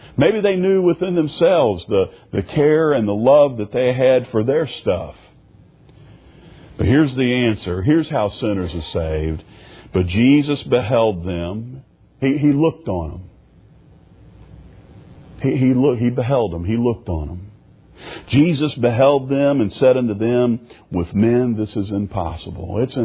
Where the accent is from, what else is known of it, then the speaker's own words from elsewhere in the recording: Ohio, United States; moved away as an adult; also born or lived in St. Louis; I moved from Southern Ohio in 1985, moved out to St. Louis, and in 87 the Lord saved me.